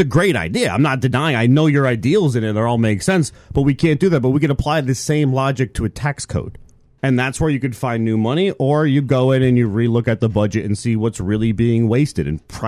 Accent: United States; And that bothers me as an American.

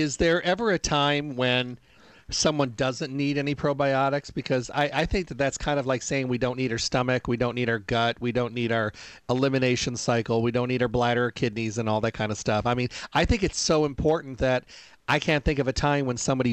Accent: Midwest, United States; I'm from the Midwest originally, and it used to always start after Labor Day.

